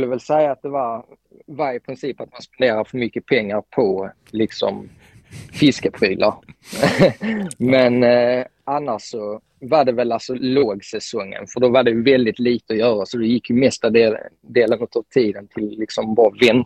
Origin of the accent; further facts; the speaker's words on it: Skåne, Sweden; accent: Scanian; Det är väl rätt uppenbart med tanke på att jag pratar ju skånska.